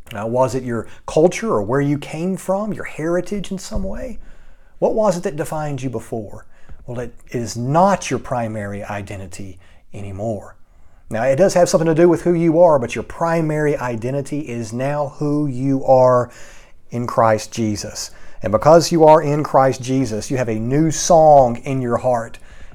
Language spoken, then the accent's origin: English; United States; it's pretty clear, as you see me, that I am white, and I am an American.